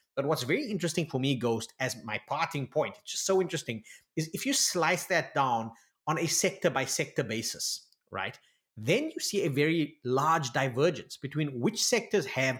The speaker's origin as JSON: {"language": "English", "country": "South Africa", "said": "And then lastly, as a South African, we've"}